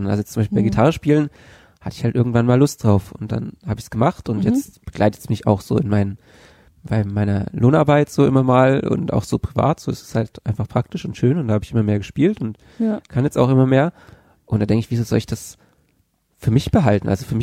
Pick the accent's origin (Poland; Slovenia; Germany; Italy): Germany; Bavaria; ich bin in Bayern aufgewachsen.